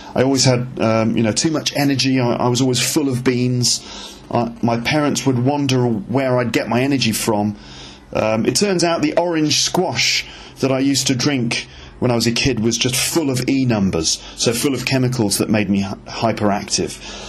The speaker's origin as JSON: {"language": "English", "town": "Ealing", "region": "London", "country": "United Kingdom", "tie": "born or raised there", "said": "I grew up in West London. That's where we lived, in a place called Ealing in West London. So that's where I grew up initially."}